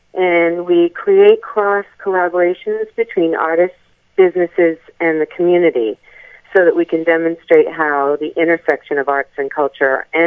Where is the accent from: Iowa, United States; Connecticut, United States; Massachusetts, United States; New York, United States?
Massachusetts, United States; Boston; because I remember growing up in Boston and then bringing my children into Boston